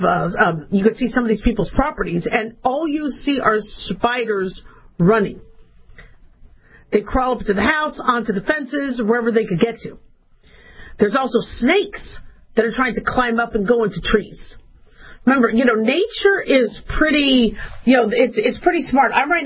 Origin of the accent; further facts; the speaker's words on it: Arizona, United States; So I grew up in Arizona. So we had scorpions.